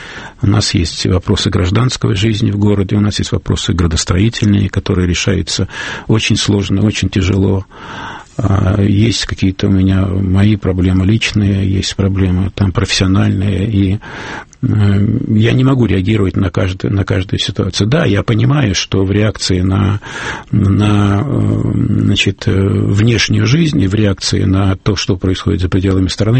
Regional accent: Russia; установка у меня, как у гражданина России

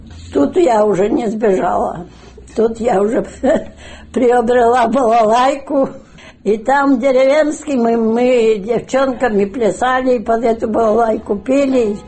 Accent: Adyshevo, Russia; Я из Адышева родом, выросла в бедной семье, без отца, с 5 лет.

